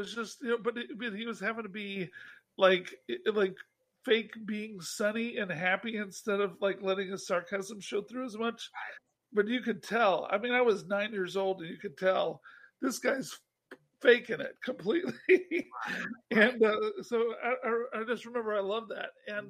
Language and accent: English; North Little Rock, Arkansas, United States; also born or lived in San Diego, United States / Chicago, United States; So I was born near San Diego, and we lived in Chicago from like age 2 to 6 for me. And okay. Then we moved to North Little Rock, Arkansas.